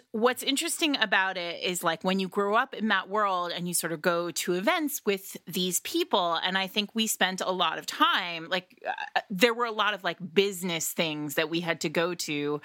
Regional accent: Rhode Island, United States; So I grew up in Rhode Island, and my actual last name is extremely Italian, and my father is Italian, Italy Italian

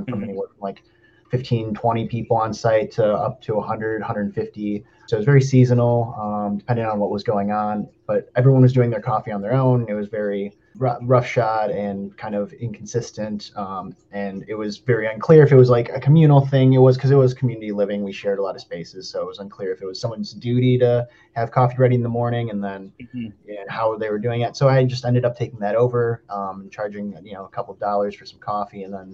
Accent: Minneapolis, Minnesota, United States; You know, I was raised in Minneapolis.

